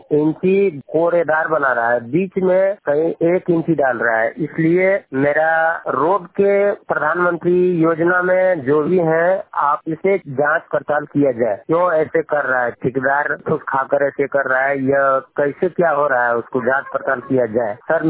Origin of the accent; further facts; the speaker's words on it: Barwani, Bihar, India; ग्राम पंचायत रोजन, ग्राम बरवानी से, मेरा प्रखंड सोनो, जिला जमुई।